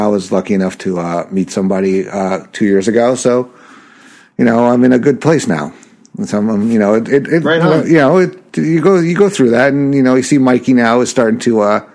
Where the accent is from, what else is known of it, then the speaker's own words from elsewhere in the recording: New York, United States; Oh yeah, I'm from New York. I've had plenty of 40s.